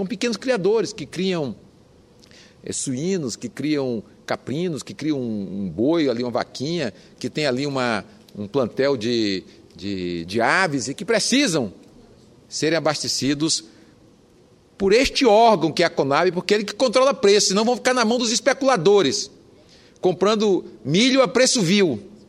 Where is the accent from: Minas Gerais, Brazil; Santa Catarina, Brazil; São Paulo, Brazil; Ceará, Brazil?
Ceará, Brazil; Nós somos lá do Ceará